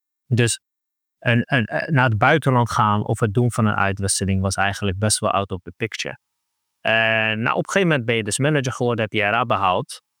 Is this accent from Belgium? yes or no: no; The Hague, South Holland, Netherlands; Ik ben geboren en getogen in Den Haag. Daar ben ik opgegroeid, gezin van 3 kids, allemaal jongens. Ik ben de oudste.